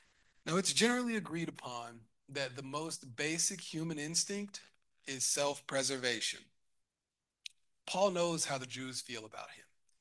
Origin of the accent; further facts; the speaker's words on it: Mississippi, United States; by the way, I'm from Mississippi, so even among unbelievers, there's some real familiarity with the gospel.